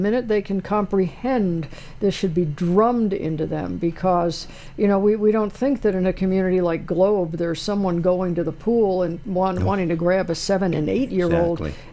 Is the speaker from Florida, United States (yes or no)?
yes; Bal Harbour, Florida, United States; also born or lived in Los Angeles; I grew up in Bal Harbour, Florida, on the Atlantic Ocean, and Los Angeles on the Pacific